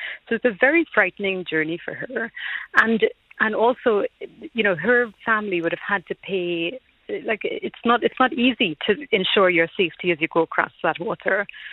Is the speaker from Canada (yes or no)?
no; Trinidad & Tobago; so we had a brilliant time growing up in Trinidad, and we used to come to Ireland.